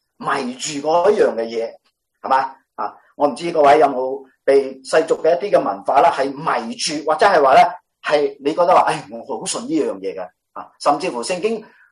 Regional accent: China; 我们中国人呢、的新春年呢

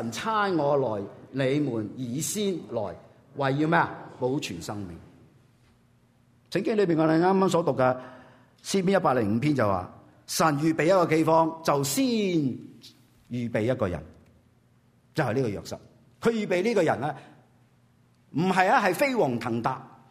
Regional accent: China; 我哋中国人有一句咁嘅话

